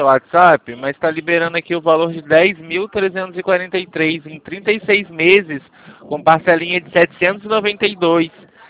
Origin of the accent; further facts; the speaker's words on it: Rio de Janeiro, Brazil; No final do meu número é o número 21, tá? Porque eu sou aqui do Rio de Janeiro.